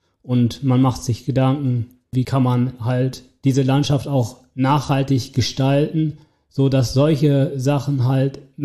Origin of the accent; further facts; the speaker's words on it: Hesse, Germany; Mich reizt einfach diese Mittelgebirgslandschaft. Sie ist gleichzeitig auch meine Heimat. Man ist einfach ganz tief mit dieser doch waldreichen Region verbunden